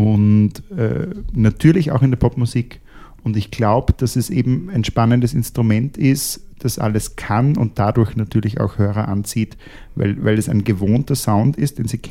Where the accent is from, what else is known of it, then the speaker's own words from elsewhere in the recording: Austria; Also als Österreicher verbindet man das eher mit den früheren Austropop-Legenden.